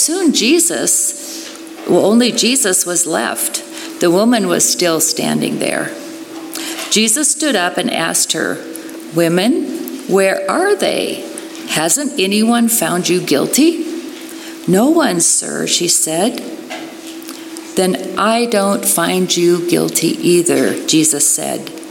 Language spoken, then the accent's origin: English; Grand Junction, Colorado, United States; I'm from Grand Junction.